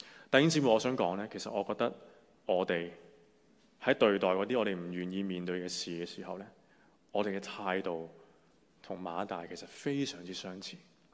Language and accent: Chinese; Hong Kong; 我想我們香港人更加容易明白，香港人我們都很實際。